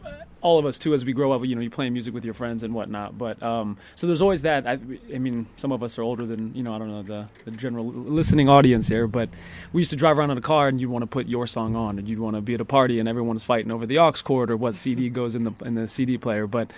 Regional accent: Midwest, United States; I kind of grew up that way. Like, I'm from the Midwest, like a small town where, you know, we were always the underdog

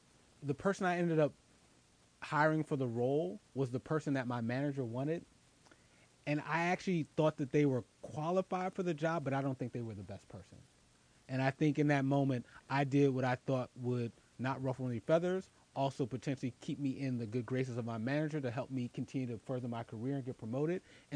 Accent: Philadelphia, Pennsylvania, United States; I will give one more special shout out to my hometown and the folks in Philly

